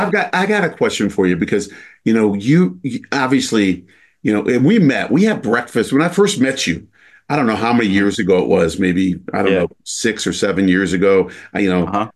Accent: Detroit, Michigan, United States; He went to the same high school my dad went to in Detroit.

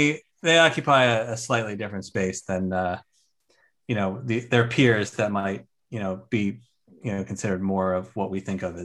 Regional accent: New Jersey, United States; now in New York City, United States; I grew up in nearby New Jersey, and then made the arduous trek to New York City, about 20 miles from my hometown.

